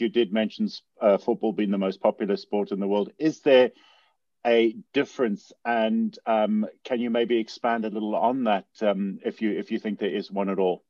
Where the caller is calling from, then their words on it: Los Angeles, California, United States; I'm calling in from Los Angeles, although Cape Town is behind me where I'd prefer to be right now